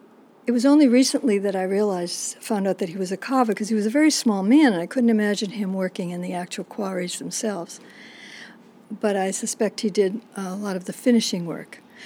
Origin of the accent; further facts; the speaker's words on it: Milford, Massachusetts, United States; born there; I was born in Milford, Massachusetts, but my parents were actually living in Providence, Rhode Island at the time. And she wanted to be near her large family, so they went to Milford just for my birth, and then we moved back to Providence immediately thereafter.